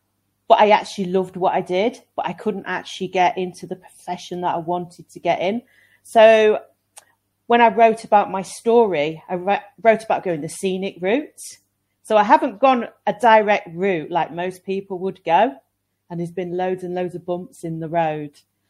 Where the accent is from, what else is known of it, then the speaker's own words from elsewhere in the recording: Grimsby, Yorkshire and the Humber, United Kingdom; also born or lived in London; I'm from Grimsby. Grimsby is in the northeast, so it's pretty cold at the moment. I used to live in London, so it's a little bit warmer there.